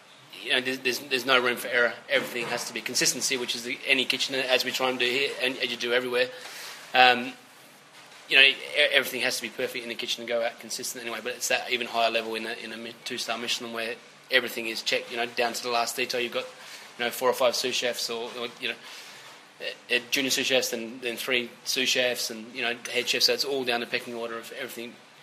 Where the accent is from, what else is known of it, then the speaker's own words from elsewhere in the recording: Adelaide, South Australia, Australia; I'm from Adelaide, so I speak. I don't go, how are you going, mate? We all speak a bit posher down in Adelaide